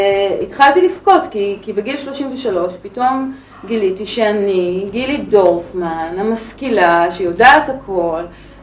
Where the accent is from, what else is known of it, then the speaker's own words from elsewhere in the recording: Tel Aviv, Tel Aviv District, Israel; אני באה מבית אשכנזי, צפון תל אביבית, חילונית גאה